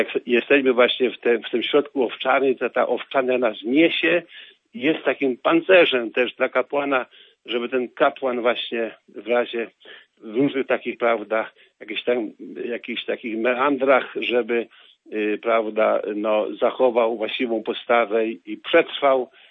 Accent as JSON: {"language": "Polish", "town": "Leżajsk", "region": "Subcarpathian Voivodeship", "country": "Poland", "tie": "born or raised there", "said": "Tak, ja pochodzę z Podkarpacia, tam urodziłem się na terenie parafii Leżańsk."}